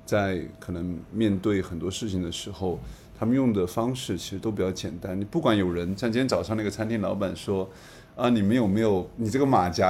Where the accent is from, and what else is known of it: China